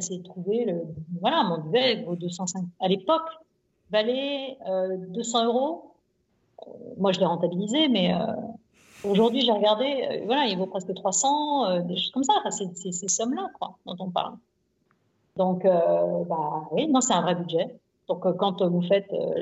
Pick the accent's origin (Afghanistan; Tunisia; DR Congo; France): France; Nantes, Pays de la Loire; born there; je suis née à Nantes